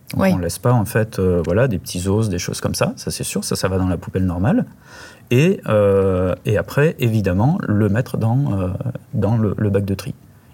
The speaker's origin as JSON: {"language": "French", "town": "Alès", "region": "Occitanie", "country": "France", "said": "moi je suis d'Alès. À Alès, on ne pouvait pas mettre en fait, le gobelet dans une poubelle jaune. À Anduze, qui est à 14 km, c'était le cas."}